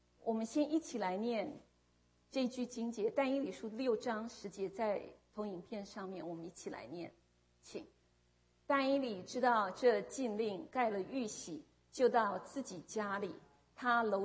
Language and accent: Chinese; China; 莲花，我们中国人古时候有人说莲花是出淤泥而不染。